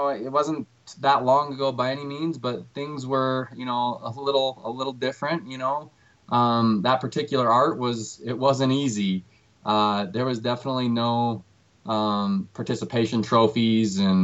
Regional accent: Salt Lake City, Utah, United States; So yeah, born and raised in Salt Lake, and really enjoy it here.

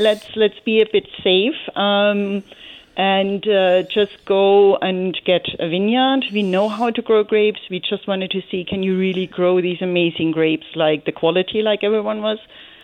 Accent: Germany; English is a second language; now in Canada; we are from Germany, and we actually have really indeed 8th Generation of winemaking in the history. But we are the first generation here in Canada.

